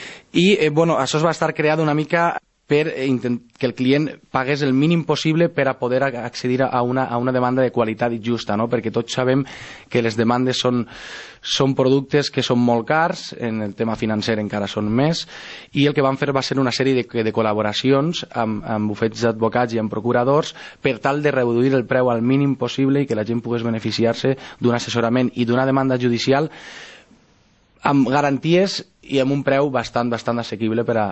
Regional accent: Banyeres, Valencian Community, Spain; jo sóc de Banyeres, vaig voler moure l'associació i vaig voler portar-la al Coll, perquè pensava que era una ciutat que, bueno, a part de que està molt prop del meu poble, no?

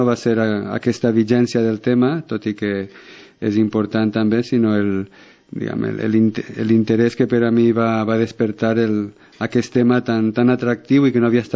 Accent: Benilloba, Valencian Community, Spain; perquè em centre en Benilloba, en el meu poble, i valenciana en general.

